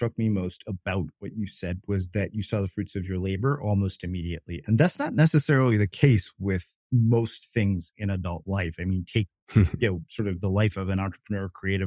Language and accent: English; Texas, United States; high school sports was just kind of off the table for me because I grew up in Texas, and in seventh grade, there are, you know, people the size of grown men.